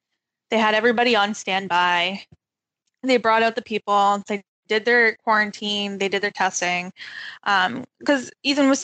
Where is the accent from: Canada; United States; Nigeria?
Canada; I just knew what they were, but they weren't available to me being a Canadian girl.